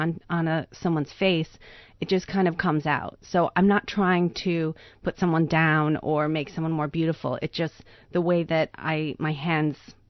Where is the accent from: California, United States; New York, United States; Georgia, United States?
New York, United States; So I'm from New York, but my mother's English, so every summer she would bring me over to England